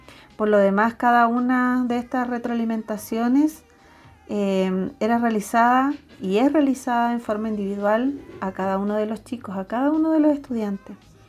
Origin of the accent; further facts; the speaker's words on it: Chile; en Diego de Almagro y en El Salvador a partir de los 12 años. Luego de salir de cuarto medio me fui a estudiar a Valparaíso para finalmente regresar a mi ciudad natal